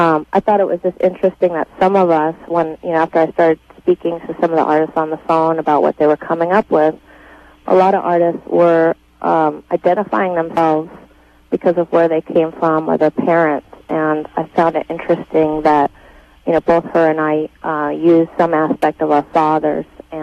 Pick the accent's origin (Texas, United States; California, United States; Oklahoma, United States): California, United States; Los Angeles; I'm Jewish, and I also come from a garment industry background. My father worked in the Los Angeles. I grew up in Los Angeles